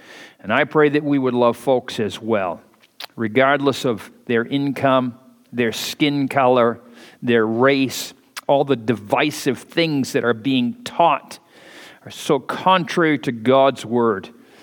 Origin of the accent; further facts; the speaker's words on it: United States; I'm very disturbed as an American, as a preacher of the gospel, as a pastor of a church